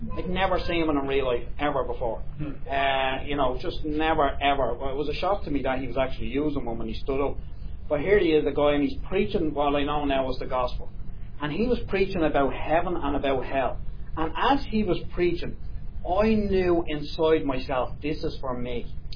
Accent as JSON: {"language": "English", "town": "Tallaght", "region": "Leinster", "country": "Ireland", "tie": "born or raised there", "said": "I was brought up in Talla in a place called Jobstown."}